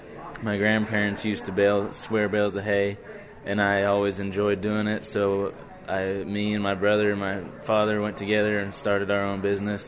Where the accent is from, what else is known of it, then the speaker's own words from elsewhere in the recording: Kansas, United States; I'm a star in agribusiness. I'm from Southeast Kansas. I'm from the Riverton FFA chapter.